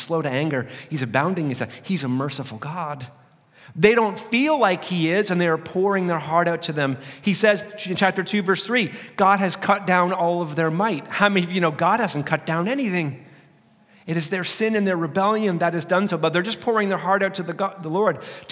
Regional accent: Canada; As a Canadian, I feel that.

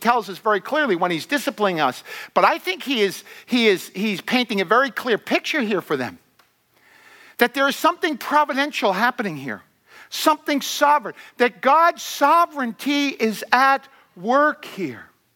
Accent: New York City, New York, United States; I took a calling back to my hometown of New York City.

